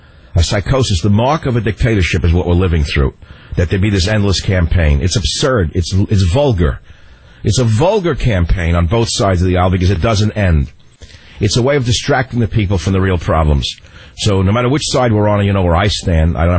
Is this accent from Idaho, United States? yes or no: no; New York, United States; grew up in New York, as you well know, you can't tell that by my accent. I live on the West Coast.